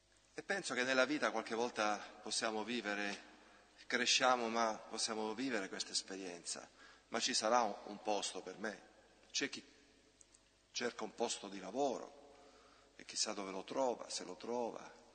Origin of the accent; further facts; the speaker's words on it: Sicily, Italy; soprattutto dalle mie parti in Sicilia, non c'è l'ordine che c'è qui con i numerini